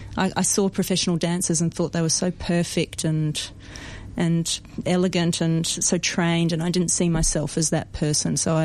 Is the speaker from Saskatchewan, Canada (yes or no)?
yes; Saskatchewan, Canada; born there; the weather is brutal in Saskatchewan, which is where I was born in Canada. It's the prairies. It gets to -40 degrees